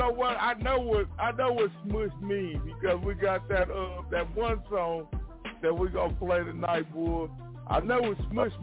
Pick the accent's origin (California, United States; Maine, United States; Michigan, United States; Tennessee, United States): California, United States; Los Angeles; Yeah, that's where I'm from. I'm from South Central LA, brother.